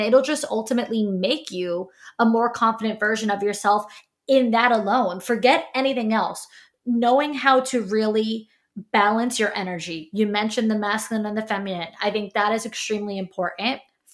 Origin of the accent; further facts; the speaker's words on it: New York, United States; I'm from New York. Okay. Like I think that we're just really born like tapped into our masculine.